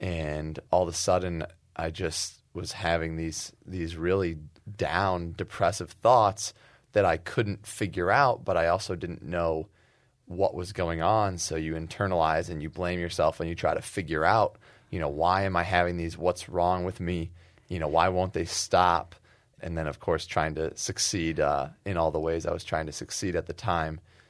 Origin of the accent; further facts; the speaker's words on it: Ann Arbor, Michigan, United States; I grew up in Ann Arbor and this is a dream come true.